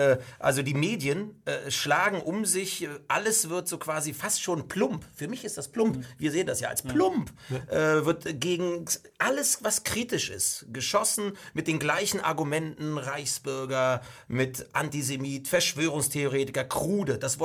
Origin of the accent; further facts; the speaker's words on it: East Germany, Germany; Ich komme aus der DDR